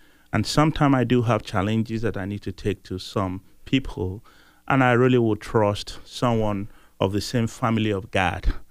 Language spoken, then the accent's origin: English; Nigeria; now in Charlotte, United States; I came from Nigeria to the U.S. in 1998. So, but I've lived in Charlotte now for close to almost 18, 20 years.